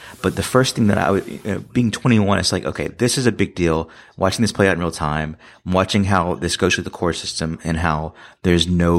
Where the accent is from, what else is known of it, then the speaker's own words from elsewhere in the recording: the South, United States; And part of growing up in the South, you know, I was exposed to a lot of just, you know, kind of that crazy uncle